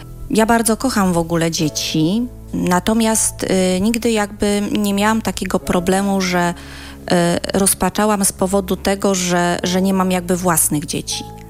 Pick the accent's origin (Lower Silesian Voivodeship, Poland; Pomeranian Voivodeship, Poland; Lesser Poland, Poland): Pomeranian Voivodeship, Poland; Gdańsk; bo ja z Gdańska pochodzę